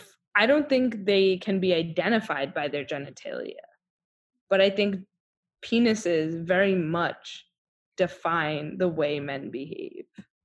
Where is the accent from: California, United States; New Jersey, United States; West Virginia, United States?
New Jersey, United States; How are people going to know we're from Jersey?